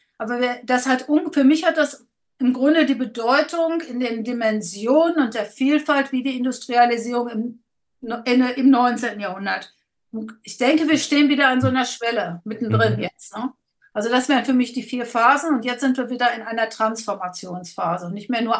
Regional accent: North Rhine-Westphalia, Germany; moved away as an adult; ich komme nicht aus der Region, aus der Bergbauzeit, ich bin aus dem Sauerland zugewandert, als ich studiert habe in den 80er Jahren an der Ruhr-Universität.

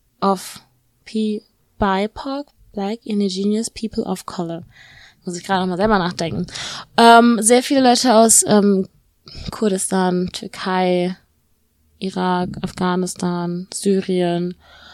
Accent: Bochum, North Rhine-Westphalia, Germany; also bei uns in Bochum, also ich muss zugeben, ich bin in so einem Stadtteil von Bochum aufgewachsen, wo die Migrationsquote bei 0,1% lag

